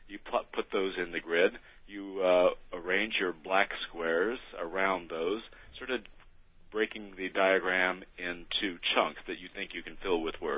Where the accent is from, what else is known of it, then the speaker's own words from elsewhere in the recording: Crawfordsville, Indiana, United States; Well, I was born and raised in Crawfordsville, and I went to IU.